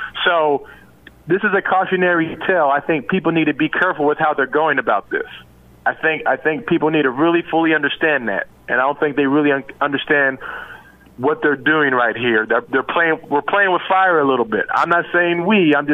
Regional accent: Los Angeles, California, United States; I grew up in L.A. You know, where I grew up out in California, you know, one of my neighbors was Jewish. The other one was Muslim. I was Christian.

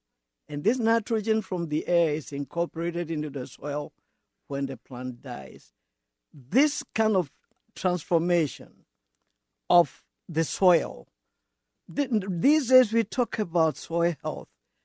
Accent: Ghana; I'm from Ghana originally

